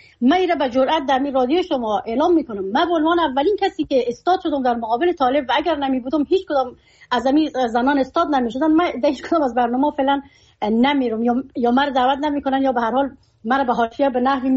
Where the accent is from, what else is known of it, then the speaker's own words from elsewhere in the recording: Afghanistan; چون من در مهاجرت زاده شدم، در مهاجرت کلان شدم، من افغانستان را که انتخاب کردم به خاطر آیندم، به خاطر از اینکه بیایم در افغانستان زندگی کنم